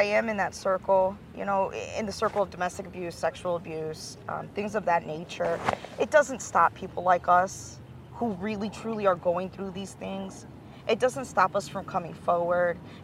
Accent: United States; I mean, I guess as an American, it's a little different, you know, because we do radically view...

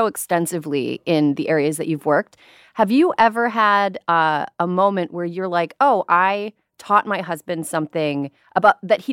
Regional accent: Midwest, United States; I'm a transplant. I'm from the Midwest. I tried out New York, love New York, came out here, and now I'm like, I'm in it.

